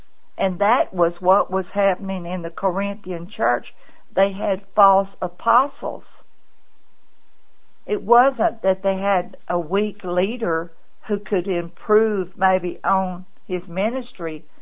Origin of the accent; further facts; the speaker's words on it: Texas, United States; Now, I was raised in West Texas where they have mesquite bushes.